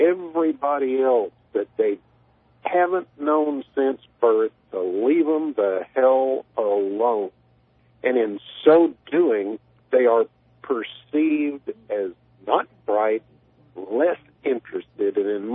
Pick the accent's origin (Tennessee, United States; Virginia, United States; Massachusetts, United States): Tennessee, United States; Being born in Middle Tennessee, growing up in Eastern Tennessee, a lot of what that fine gentleman was speaking about rings ever so true.